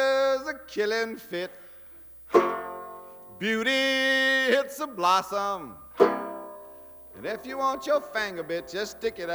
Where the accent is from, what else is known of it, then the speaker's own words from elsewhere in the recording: Selma, Alabama, United States; I grew up on, I was born on Sylvan Street in Selma, Alabama. The Negro tradition was strong in my life, and all through my life it has been.